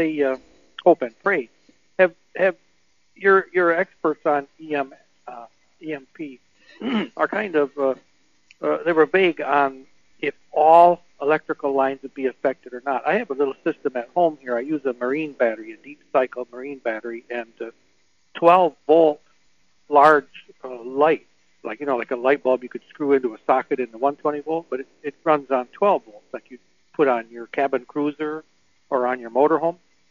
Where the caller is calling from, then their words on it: Michigan, United States; Yeah, I'm from Michigan